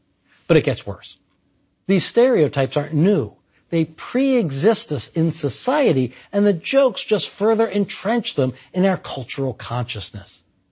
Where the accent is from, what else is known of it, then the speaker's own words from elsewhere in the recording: Maryland, United States; I'm from Maryland. For us, it's our neighbors in West Virginia.